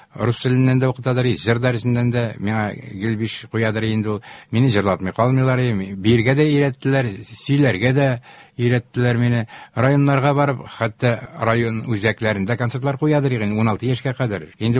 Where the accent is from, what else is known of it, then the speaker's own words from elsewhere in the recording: Tatarstan, Russia; менә хәзер 1 январда 70 тулды бит инде. Менә 16 яшьтән эшли башладым инде мин Теләче Сабада, туган ягым.